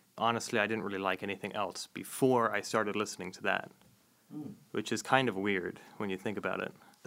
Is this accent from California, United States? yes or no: no; San Antonio, Texas, United States; I am from San Antonio, Texas, and I am a senior and an audio production major.